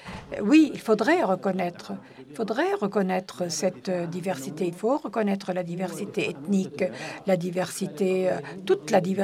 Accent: Iraq; je vais donc me concentrer sur ce qui s'est passé chez nous en Irak

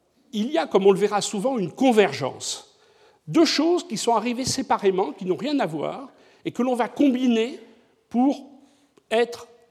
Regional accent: Bordeaux, Nouvelle-Aquitaine, France; je suis bordelais.

